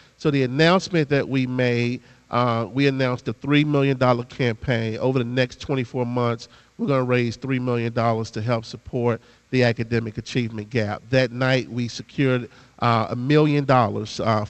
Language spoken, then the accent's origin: English; Chicago, Illinois, United States; So I grew up in Chicago. I went to a Chicago public school, and they socially promoted me.